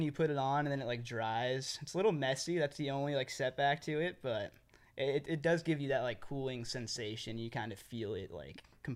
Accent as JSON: {"language": "English", "town": "San Diego", "region": "California", "country": "United States", "said": "I'm 28 years old. I'm from San Diego, California."}